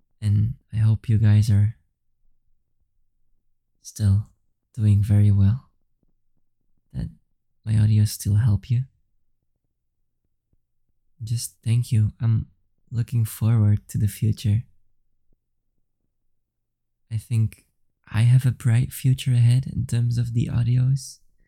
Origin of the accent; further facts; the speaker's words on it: Belgium; English is a second language; I'm from Belgium. I'm not even an English-speaking person.